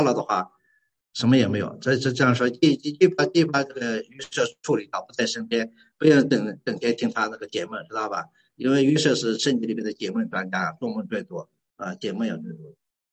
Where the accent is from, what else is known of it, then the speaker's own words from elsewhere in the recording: Liulin, Shanxi, China; now in Zhongyang, China; 我们老家是柳林，但我呢生活在中阳。你说我是中阳人呢，柳林人呢？就是说我既是中阳人，也是柳林人啊。